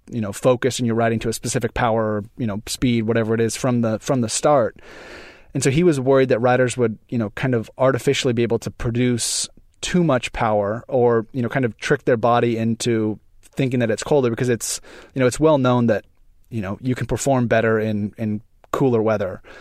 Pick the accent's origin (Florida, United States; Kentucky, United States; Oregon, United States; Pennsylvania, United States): Oregon, United States; where we grew up in Oregon wasn't nearly as hot or humid.